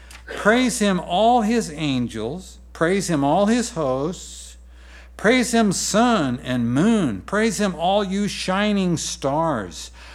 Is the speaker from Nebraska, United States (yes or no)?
yes; Nebraska, United States; We grew up in Nebraska.